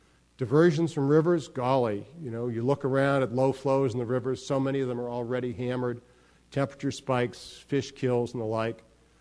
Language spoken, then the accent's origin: English; Southwest, United States; Well, I'm from the Southwest.